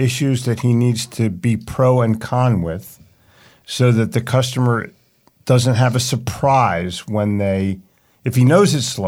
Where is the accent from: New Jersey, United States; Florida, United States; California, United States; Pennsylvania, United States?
Pennsylvania, United States; Philadelphia; You can talk about Harvard all you want, but I grew up in Philadelphia. I'm telling you, it's Wharton.